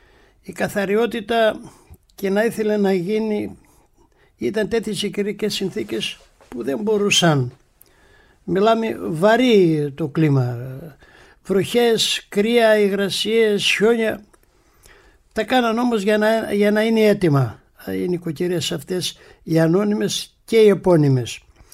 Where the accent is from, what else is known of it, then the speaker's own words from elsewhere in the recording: Karitsa, Epirus, Greece; από τα παιδικά χρόνια στην ιδιαίτερη πατρίδα μου εκεί και στην ευρύτερη περιοχή, στην Καρίτσα Ιωαννίνων